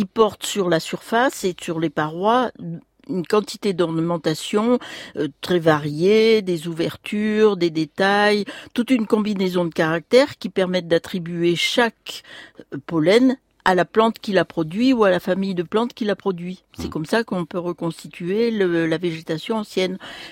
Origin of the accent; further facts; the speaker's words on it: Massif Central, France; Je viens d'une petite ville du Massif central